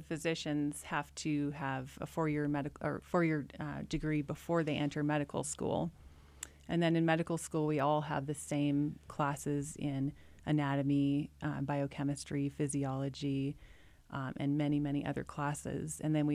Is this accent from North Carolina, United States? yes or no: no; Washington, United States; So I come from Washington State. I lived here for 2 years.